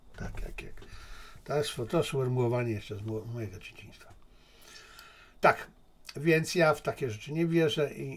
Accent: China; Bo ja też jestem Chińczykiem. Dla nas Chińczyków to jest osoba szczególna

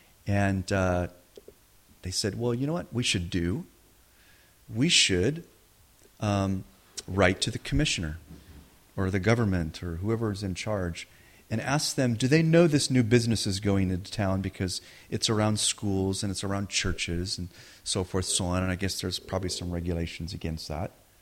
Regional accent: United States; That's something I'm kind of familiar with coming from the U.S. I grew up on the Pink Panther cartoons.

